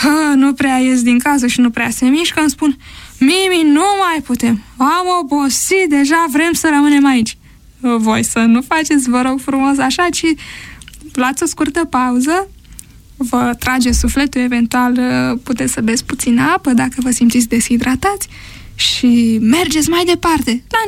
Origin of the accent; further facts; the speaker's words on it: Prahova, Romania; tot pentru că eu sunt din Prahova de fel